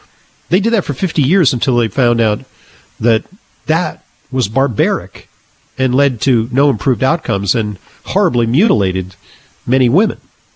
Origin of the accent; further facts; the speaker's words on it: New York City, New York, United States; And let's take a call now from Verena in my hometown in New York City.